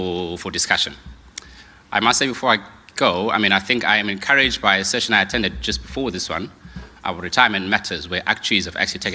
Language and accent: English; Mthatha, Eastern Cape, South Africa; now in Bryanston, South Africa; from a village called Misty Mount. Misty Mount is in a town called Libote. But I never say I'm from Libote because no one knows where that is. So I say I'm from Mthatha.